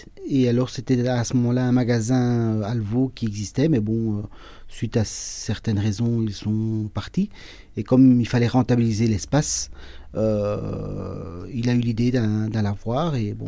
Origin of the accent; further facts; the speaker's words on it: Jette, Brussels, Belgium; moi je suis de Jette